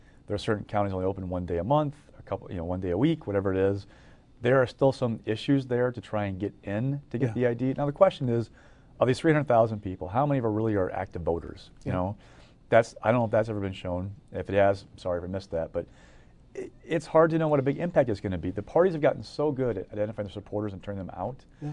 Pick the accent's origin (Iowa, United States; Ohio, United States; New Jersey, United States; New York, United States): Iowa, United States; also born or lived in Wisconsin / Indiana; No, I was born in Wisconsin. Grew up in Iowa, high school and college in Indiana.